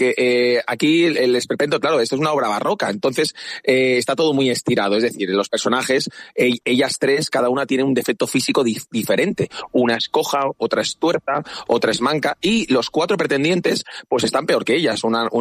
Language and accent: Spanish; Benidorm, Valencian Community, Spain; born there; la mayoría de actores somos de Benidorm. De hecho, yo soy también nacido aquí en Benidorm